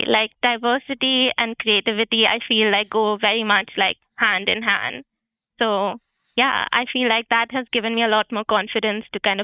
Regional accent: New Delhi, Delhi, India; So I'm from New Delhi in India, and I spent my entire life there.

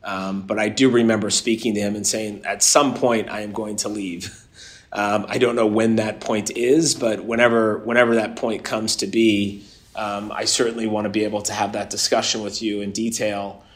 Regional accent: Los Angeles, California, United States; born there; I was born in Los Angeles, and I have a lot of Southern California connections.

